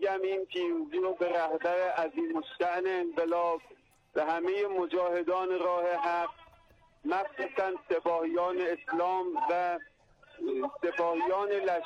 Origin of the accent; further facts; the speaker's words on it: Iran; به عنوان یک ایرانی و یک مسلمان